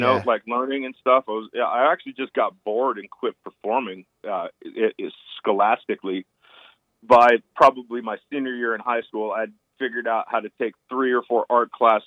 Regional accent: California, United States; I was growing up in Northern California, just out of San Francisco, Marin County.

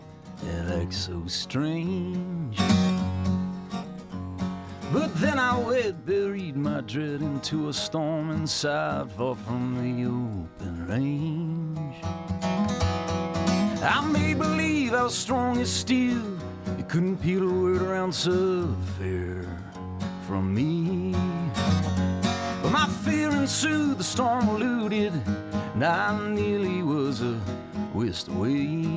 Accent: Boston, Massachusetts, United States; now in Washington, United States; No, I'm not. I'm from the East Coast, Boston raised originally, and now in the DC area.

